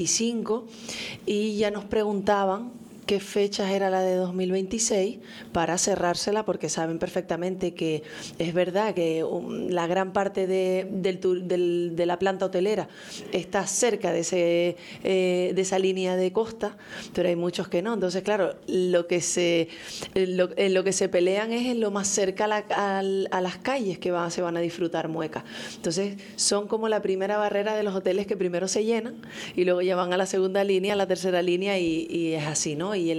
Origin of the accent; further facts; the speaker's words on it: Puerto de la Cruz, Canary Islands, Spain; Volver a donde te criaste, volver a las calles, volver a disfrutar de la cultura, volver a disfrutar de la compañía. Eso somos el Puerto de la Cruz.